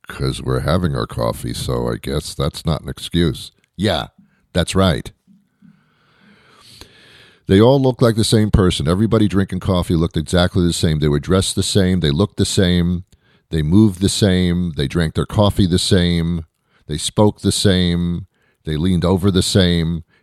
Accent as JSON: {"language": "English", "town": "Teaneck", "region": "New Jersey", "country": "United States", "tie": "born or raised there", "said": "I was brought up in Teaneck, New Jersey. You know where that is?"}